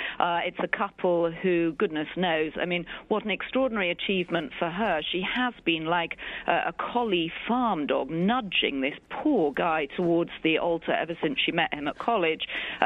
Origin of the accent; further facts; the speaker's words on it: United Kingdom; as a Brit watching it